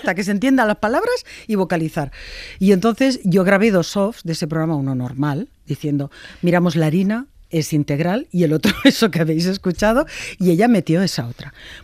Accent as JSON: {"language": "Spanish", "country": "Spain", "said": "yo quiero saber como ciudadana española cuál ha sido la historia económica del rey emérito"}